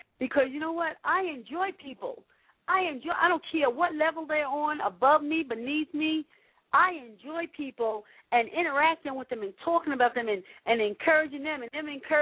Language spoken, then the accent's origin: English; Staten Island, New York, United States; Oh, and by the way, Staten Island, that was my hometown that got tore up like that.